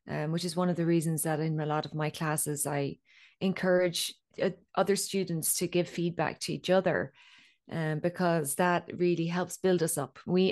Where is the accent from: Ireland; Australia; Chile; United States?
Ireland; And I'm Irish, so it isn't uncommon to have the local farmer in the local pub sing a song